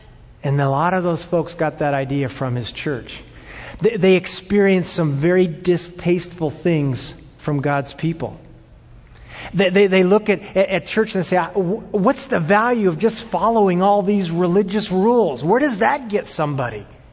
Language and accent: English; Arizona, United States; and I was raised in Arizona, so I love the desert.